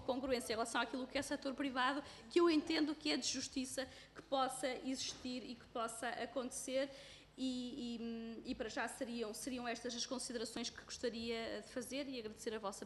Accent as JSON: {"language": "Portuguese", "region": "Norte", "country": "Portugal", "said": "Sou do distrito de Bragança, conheço bem a realidade"}